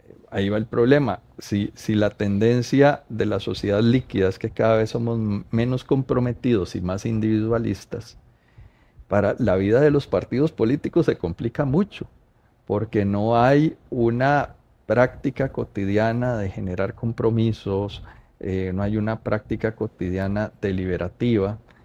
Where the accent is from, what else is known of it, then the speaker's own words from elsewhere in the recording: Costa Rica; entender que todos somos costarricenses y que compartimos este pedacito de tierra